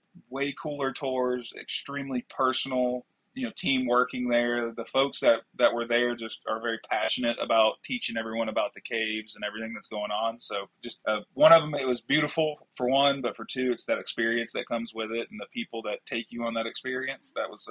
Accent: Florida, United States; now in Texas, United States; Well, since we're from Florida and have moved to Texas, all of our vacations have been back to Florida.

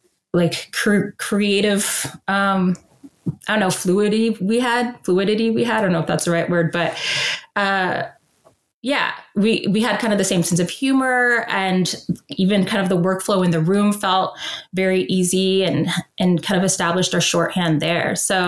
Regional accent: Seattle, Washington, United States; also born or lived in Atlanta; now in Los Angeles, United States; No, I grew up in Seattle. Kind of, well, Atlanta by way of Seattle, but that's where I was raised for the most part.

